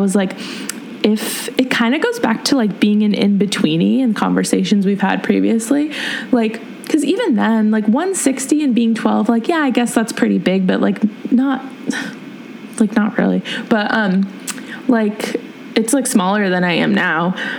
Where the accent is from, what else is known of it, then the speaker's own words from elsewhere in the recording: San Diego, California, United States; And I wanted to wear a bikini because I'm from San Diego